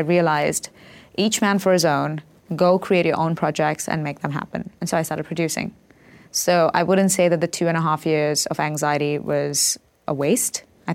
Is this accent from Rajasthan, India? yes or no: no; Mumbai, Maharashtra, India; I, growing up in Bombay, had a lot of modeling offers